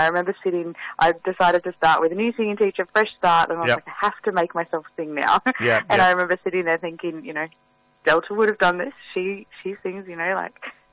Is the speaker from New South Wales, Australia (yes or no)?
yes; New South Wales, Australia; I grew up in Boroughton, so just south of Port Macquarie.